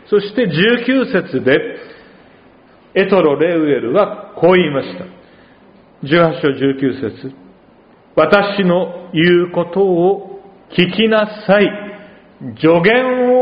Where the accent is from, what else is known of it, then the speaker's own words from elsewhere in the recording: Oita, Japan; also born or lived in Higashimurayama; 心の奥底で本当は育ったのは大分で